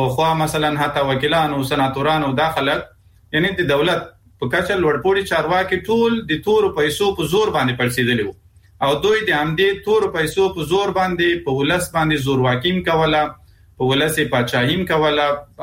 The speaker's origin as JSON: {"language": "Pashto", "country": "Afghanistan", "said": "زه شخصا د یو افغان په حیث دې خوشاله یم"}